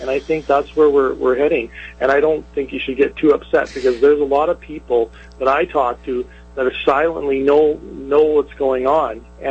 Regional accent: Canada; born there; I was born in Canada.

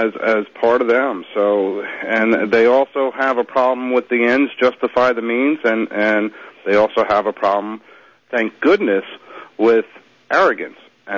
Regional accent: New York, United States; now in Tennessee, United States; it's surprising to me, because I'm from Long Island

